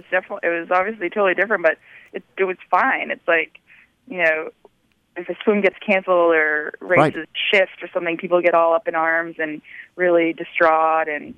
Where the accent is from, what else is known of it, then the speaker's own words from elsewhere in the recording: New Hampshire, United States; And it just kind of feels like I grew up in New Hampshire. My parents would take us camping for weeks during the summer